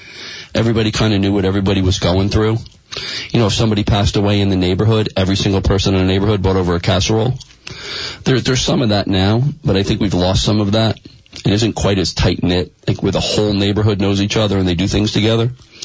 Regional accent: Randolph, New Jersey, United States; I was born and raised in Randolph, New Jersey, a little section called Ironia.

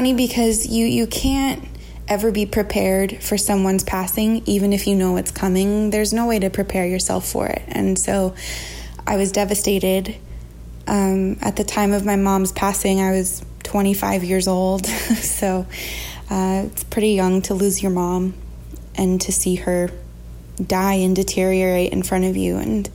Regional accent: California, United States; now in Los Angeles, United States; And I live in Los Angeles now, but I was born and raised in the Bay Area.

